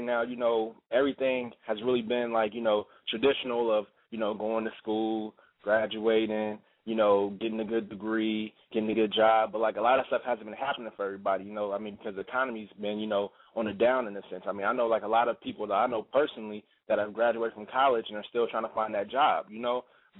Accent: Columbus, Ohio, United States; I'm from Ohio, people. You know, definitely repping Cincinnati and also Columbus, you know, from Columbus, born and raised, doing my thing in Cincinnati.

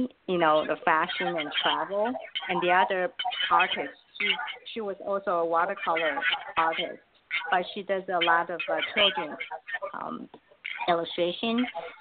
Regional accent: Taiwan; I'm from Taiwan. I'm very proud of my culture.

